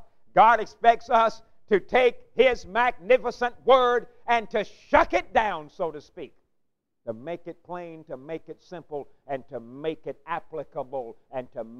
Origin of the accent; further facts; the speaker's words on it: Pulaski, Tennessee, United States; I'm an old Tennessee boy, born and raised in Pulaski.